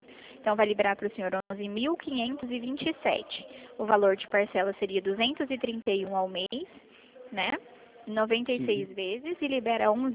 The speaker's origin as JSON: {"language": "Portuguese", "town": "Dourados", "region": "Mato Grosso do Sul", "country": "Brazil", "said": "eu sou aqui de Dourados"}